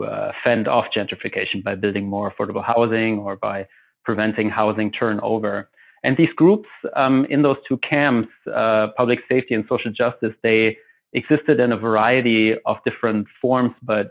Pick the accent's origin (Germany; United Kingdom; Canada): Germany; English is a second language; now in United States; I'm originally from Germany.